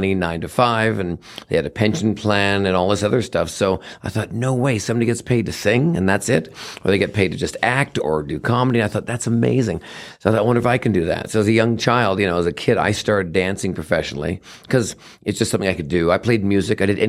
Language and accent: English; Vancouver, British Columbia, Canada; now in United States; I'm from Vancouver, Canada originally, so I'm Canadian. I've been in the States now about 35 years